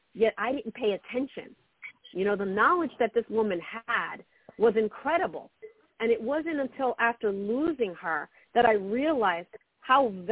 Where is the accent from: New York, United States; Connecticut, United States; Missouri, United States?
New York, United States; Brooklyn; No, I grew up in Brooklyn, New York. I come from very humble beginnings. I grew up in the low-income housing projects, the Marcy Projects, they're called.